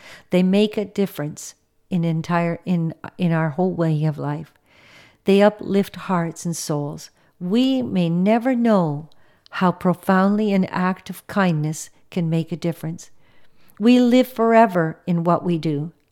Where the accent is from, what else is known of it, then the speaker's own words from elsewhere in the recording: Canada; English is a second language; even though born in Canada, my first language was not English, and I struggled big time dealing with, first of all, being a European with a European name, that I was taken for being Polish.